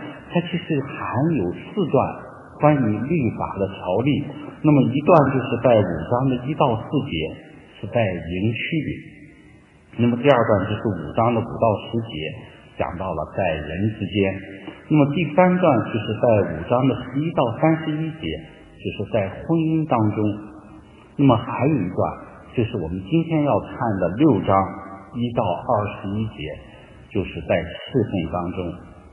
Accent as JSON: {"language": "Chinese", "country": "China", "said": "其实我们大家作为中国人，我们都知道"}